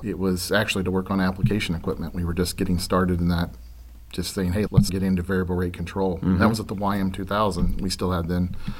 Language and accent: English; Illinois, United States; Originally from Illinois, as you mentioned. Also, I was in a military family, so we moved around quite a bit, but my grandparents on my mother's side have a farm in Illinois.